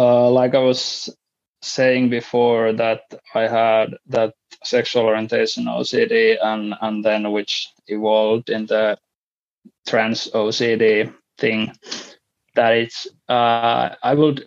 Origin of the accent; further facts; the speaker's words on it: Finland; first language Finnish; English is a second language; I mean, English is my second language. I would be much better to explain these things in Finnish